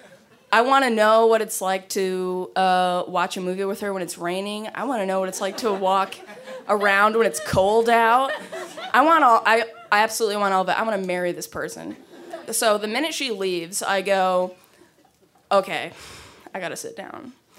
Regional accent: Midwest, United States; And I was like, I'm just from the Midwest.

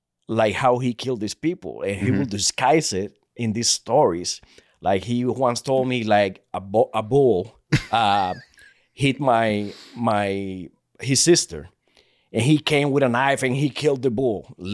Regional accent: Puerto Rico; I was born and raised in Puerto Rico.

